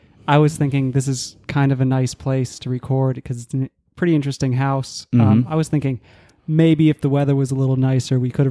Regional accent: Lansdale, Pennsylvania, United States; also born or lived in Kuwait; I'm from Pennsylvania. I was born in Lansdale.

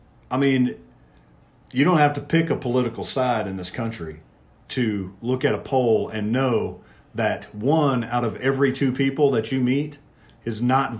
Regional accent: United States; I fully support, as an American, I firmly believe that you have the constitutionally protected right to say anything you want to say.

